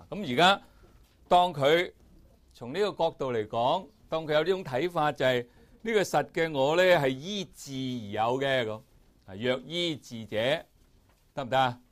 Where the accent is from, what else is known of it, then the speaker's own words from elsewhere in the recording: China; 我哋中国人以为咧嗰个众生嗰个所谓我啊